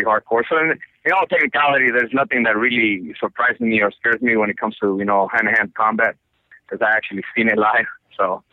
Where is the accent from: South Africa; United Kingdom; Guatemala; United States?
Guatemala; the good thing about the place where I grew up in Guatemala is that if you're a thief, you know, they'll definitely do justice.